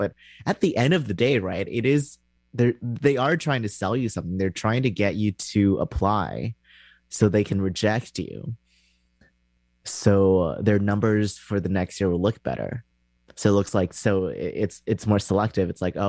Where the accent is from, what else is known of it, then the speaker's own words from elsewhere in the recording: Canada; which I can't even do because I'm Canadian.